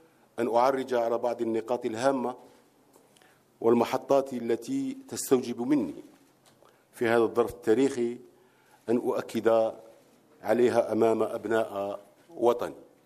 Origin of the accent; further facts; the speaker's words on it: Algeria; هذا اللقاء يأتي في لحظة تاريخية تشهدها بلادنا الجزائر